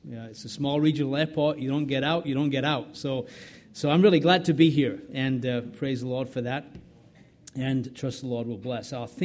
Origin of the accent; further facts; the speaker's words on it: England, United Kingdom; When we lived in Ireland, although I'm from England, we worked in Ireland, my wife and I. My wife is Irish. We worked in Ireland for 8 years as missionaries